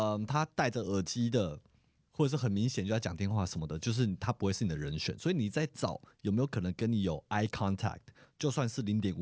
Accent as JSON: {"language": "Chinese", "country": "Taiwan", "said": "我们是台湾来的。"}